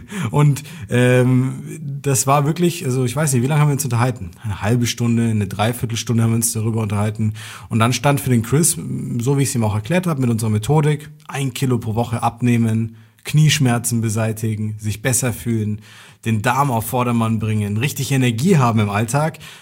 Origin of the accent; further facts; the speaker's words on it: Nuremberg, Bavaria, Germany; Und wir kommen aus Nürnberg